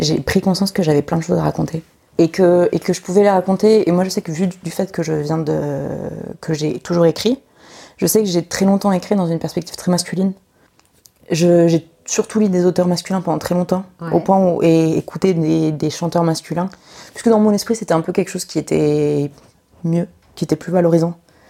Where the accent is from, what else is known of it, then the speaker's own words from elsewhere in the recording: France; first language Spanish; j'ai grandi en France, mais chez moi on a toujours parlé espagnol